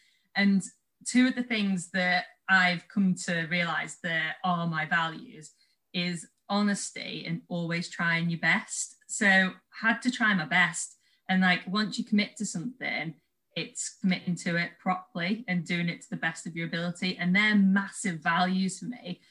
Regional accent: Southport, North West England, United Kingdom; So I'm based in the Northwest. I was from Southport.

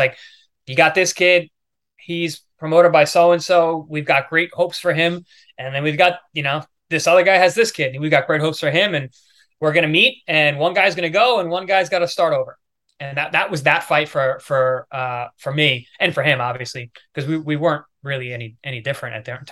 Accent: Long Island, New York, United States; I'm from Long Island. So even for me going to New York City, I'm an outsider.

